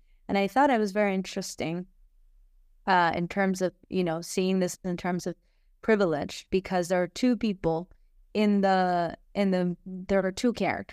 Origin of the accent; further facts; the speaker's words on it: Barcelona, Catalonia, Spain; no, I'm from Barcelona